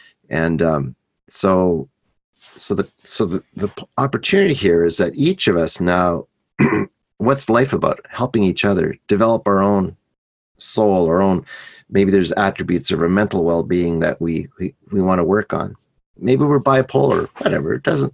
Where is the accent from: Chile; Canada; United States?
Canada; I'm Canadian, right?